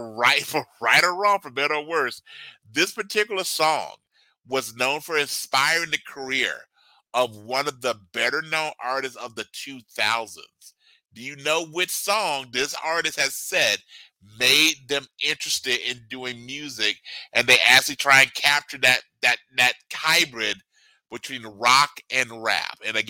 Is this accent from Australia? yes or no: no; Southern United States, United States; growing up in the South in an African-American neighborhood was primarily hip-hop.